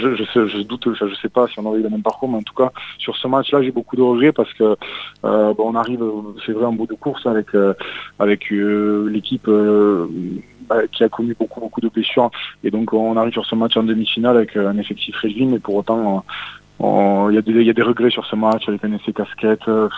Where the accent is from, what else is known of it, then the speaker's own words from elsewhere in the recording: Toulouse, Occitanie, France; je suis né à Toulouse, j'ai fait plus de 15 ans à Toulouse